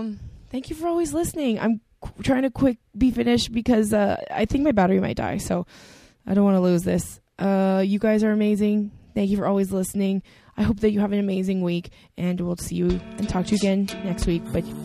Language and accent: English; Edmonton, Alberta, Canada; Like I grew up in Edmonton. I remember like sitting on our front porch with blankets and watching thunderstorms.